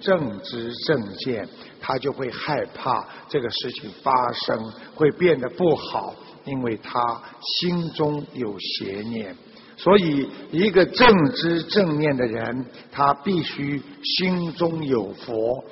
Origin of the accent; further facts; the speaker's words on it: Beijing, China; 我是北京的弟子，以前我修密宗的